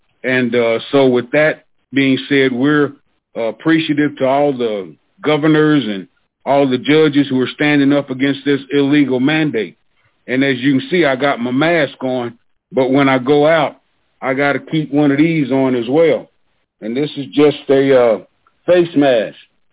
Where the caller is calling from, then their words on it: Oklahoma, United States; No, sir. I'm in Oklahoma.